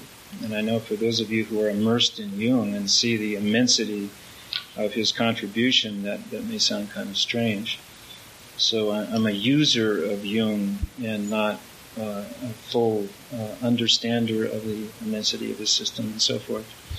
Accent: Seattle, Washington, United States; I was born in Seattle, and I returned here in the middle 1940s after World War II. My father was sent back up here, and I was a boy.

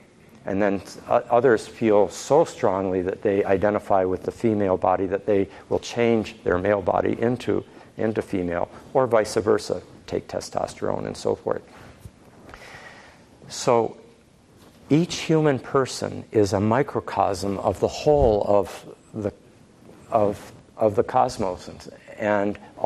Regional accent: San Francisco, California, United States; and I come from San Francisco.

